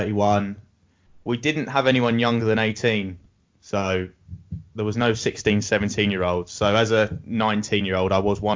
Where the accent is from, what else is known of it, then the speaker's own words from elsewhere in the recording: Croydon, London, United Kingdom; So I'm from South London, Croydon. I was born here, raised here. So was here up until 18, which was when I started getting ready to join the Marines.